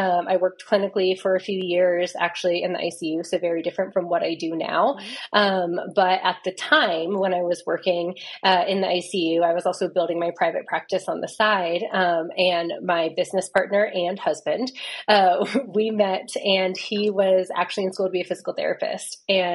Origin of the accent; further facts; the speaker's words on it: Flagstaff, Arizona, United States; When I say I'm from Flagstaff, people are like, oh my gosh, I've been there.